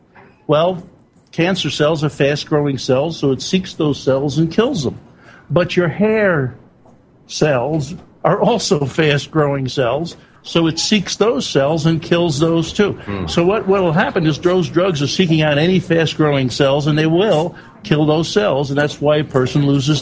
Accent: New York, United States; growing up in New York and playing basketball.

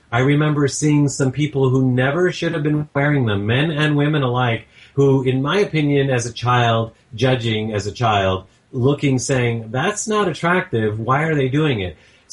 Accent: Monterey, California, United States; because I grew up in Monterey, California, not everybody had lawn

